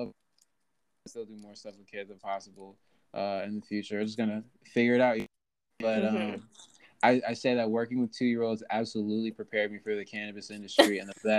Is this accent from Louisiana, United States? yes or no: no; Rochester, New York, United States; moved away as an adult; now in Chicago, United States; I'm from Rochester, New York. I was born and raised there, but my mom is from Chicago.